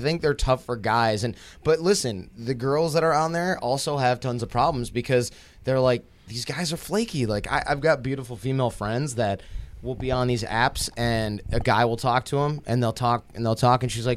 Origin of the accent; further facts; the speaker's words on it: Detroit, Michigan, United States; This is back home. I'm from Detroit.